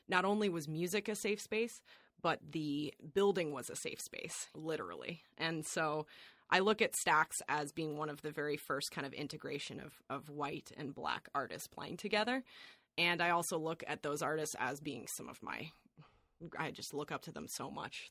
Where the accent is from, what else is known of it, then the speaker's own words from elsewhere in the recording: Colorado, United States; We crossed over a bit of the Midwest, played in my hometown in Colorado.